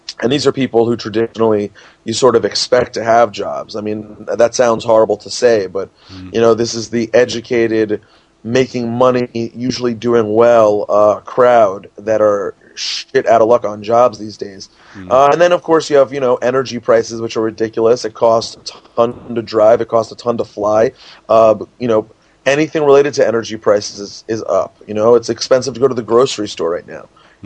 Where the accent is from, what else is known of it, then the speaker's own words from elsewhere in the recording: United States; If I was not American, no, I am American, and I still think horribly of Americans.